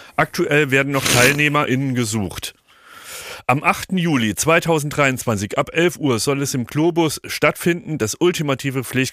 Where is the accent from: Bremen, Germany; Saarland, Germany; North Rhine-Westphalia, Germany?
Saarland, Germany; aus meinem wunderbaren Bundesland, Saarland